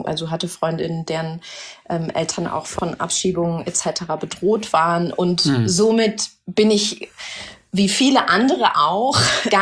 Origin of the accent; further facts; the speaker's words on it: Germany; Also ich bin in Deutschland groß geworden und geboren, väterlicherseits lebt meine Familie im Süden der USA